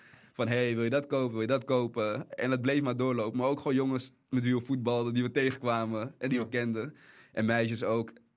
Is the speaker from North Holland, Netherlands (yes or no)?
yes; Amsterdam, North Holland, Netherlands; waar in de buurt waar ik ben opgegroeid, in Amsterdam.